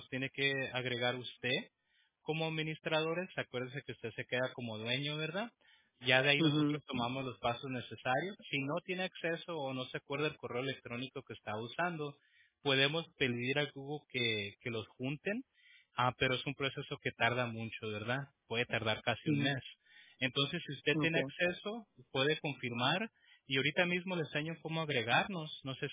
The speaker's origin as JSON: {"language": "Spanish", "town": "Prescott Valley", "region": "Arizona", "country": "United States", "tie": "born or raised there", "said": "en Prescott, Arizona, fui donde nací. Soy de Prescott Valley, ¿verdad? Pero no había un hospital antes, ¿no?"}